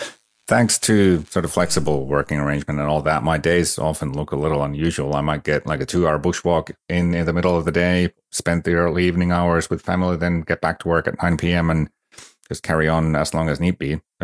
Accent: Finland; also born or lived in United States / Canada; So I'm originally from Finland, which is obvious to anyone who knows how the Finnish names work. I grew up mostly in Finland too, though with high school detours in the US and Canada.

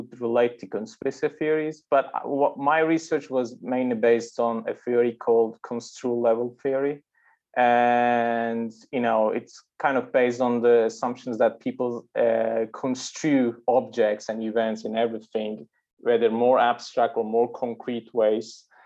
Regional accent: Turkey; Okay, so I'm from Turkey, first of all.

